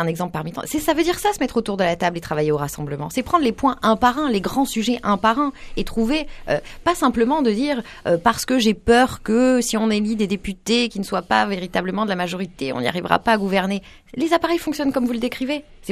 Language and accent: French; Provence-Alpes-Côte d'Azur, France; que ce soit dans les Bouches-du-Rhône ou chez moi dans le Var.